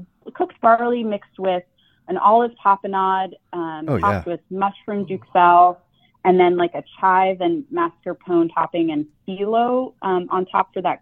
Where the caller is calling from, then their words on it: Seattle, Washington, United States; I am well. I am calling from Seattle.